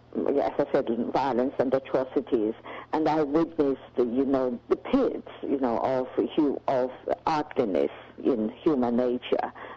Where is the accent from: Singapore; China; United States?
China; moved away as an adult; Yes, I grew up in China until I was 24 in 1978, when I left China.